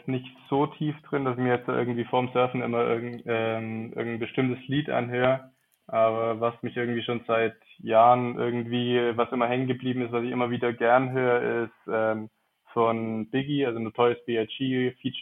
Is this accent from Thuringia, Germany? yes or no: no; Augsburg, Bavaria, Germany; now in Innsbruck, Austria; also war dann zwischenzeitlich in Augsburg, wo ich herkomme, bin ein bisschen rumgereist auch